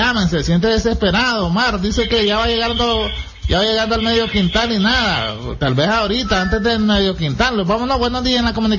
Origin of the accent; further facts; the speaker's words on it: Ciudad Sandino, Managua, Nicaragua; Soy de Ciudad Sandino, oíste